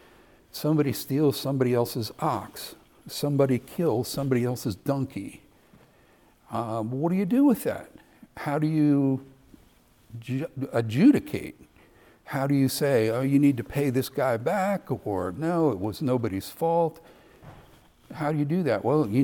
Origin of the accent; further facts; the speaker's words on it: Ireland; You also had laws in Ireland, and I'll use that because I'm Irish.